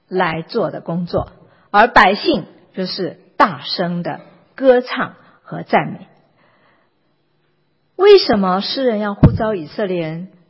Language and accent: Chinese; China; 我们中国人可能是比较保守，所以这我们唱歌是很安静的